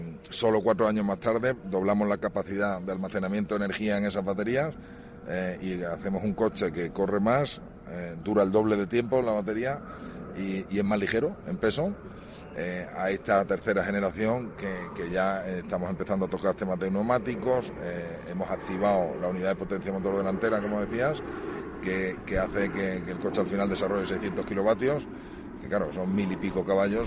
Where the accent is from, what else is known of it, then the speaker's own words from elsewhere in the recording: Spain; pues yo como español y estando en España